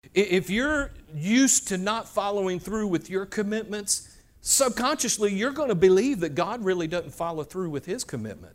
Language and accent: English; the South, United States; because we're from the South.